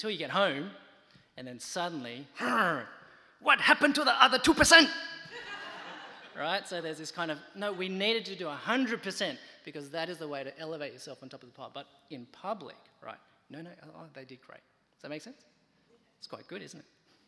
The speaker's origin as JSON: {"language": "English", "country": "Australia", "tie": "born or raised there", "said": "as an Australian-born Chinese, you know, who grew up pretty much one foot in each culture"}